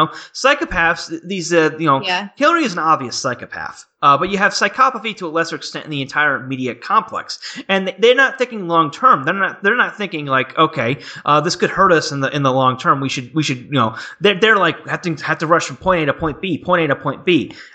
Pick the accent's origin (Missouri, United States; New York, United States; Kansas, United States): New York, United States; Syracuse; Living in growing up in Syracuse, New York, you cross Pennsylvania, and it's like you're in the deep south of all these churches everywhere.